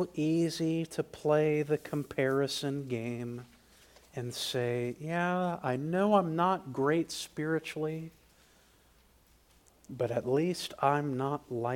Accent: United States; and I'm an American.

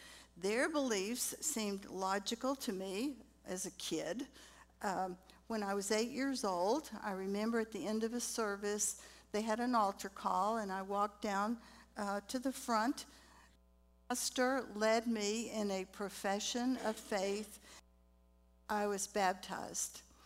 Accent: Atlanta, Georgia, United States; born there; I was born in Atlanta. I'm an only child, very, very spoiled by my parents.

